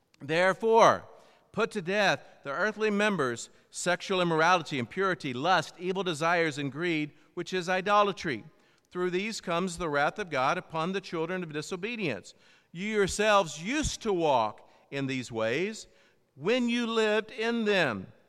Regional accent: Tennessee, United States; I grew up in Tennessee, and in Middle Tennessee, we would go out in the summer and we would play in the fields.

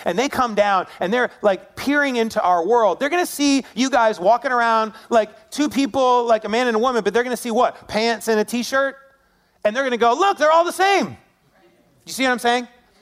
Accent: Syracuse, New York, United States; So glad that I wasn't alone growing up in Syracuse

